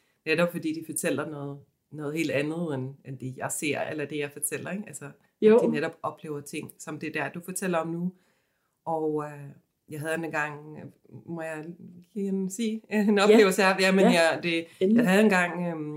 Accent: Sweden; jeg kommer fra Sverige

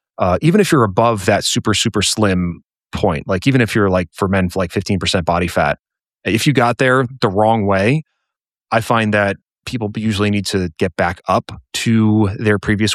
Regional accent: Boston, Massachusetts, United States; now in Asheville, United States; So I'm originally from Boston. I currently live in Asheville, North Carolina.

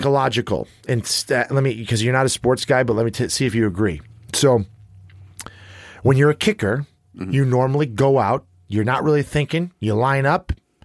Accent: Chicago, Illinois, United States; And I, growing up in Chicago, actually, when I was growing up, I was a Buffalo Bills fan over a Chicago Bears fan.

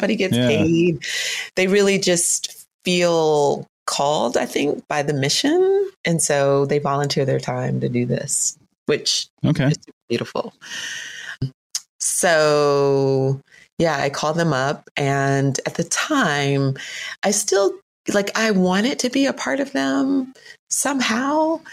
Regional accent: Atlanta, Georgia, United States; I'm from Atlanta. Which is landlocked. I didn't know anything about the ocean at all.

